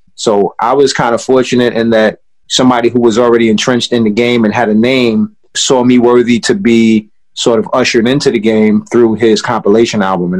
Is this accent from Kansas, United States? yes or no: no; Brooklyn, New York, United States; Oh, I grew up in Brownsville, Brooklyn, New York. I grew up in the projects. The name of my housing project was called Howard Houses.